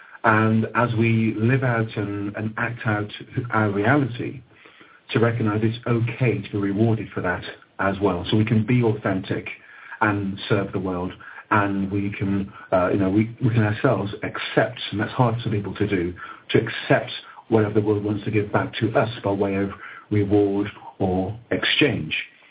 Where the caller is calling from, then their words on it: West Midlands, United Kingdom; I'm calling from Worcestershire.